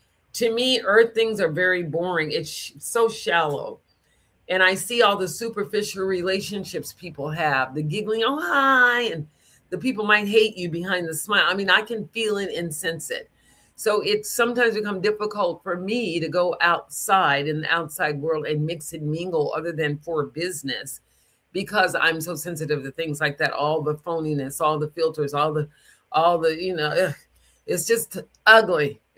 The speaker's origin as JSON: {"language": "English", "region": "the South", "country": "United States", "tie": "born or raised there", "said": "being a young Black girl growing up in the South."}